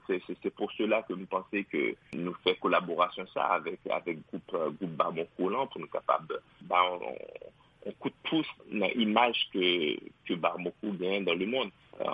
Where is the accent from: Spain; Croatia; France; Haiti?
Haiti; en tant qu'Haïtien, je pense que tout Haïtien connaît